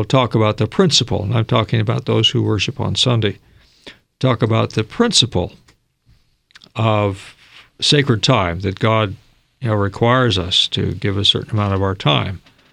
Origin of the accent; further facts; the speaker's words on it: United States; growing up in America, worshiping on Sabbath from sundown to sundown